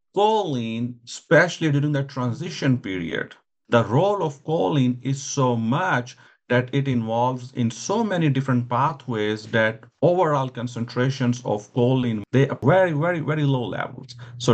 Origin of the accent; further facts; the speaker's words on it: Pakistan; and I am from Pakistan.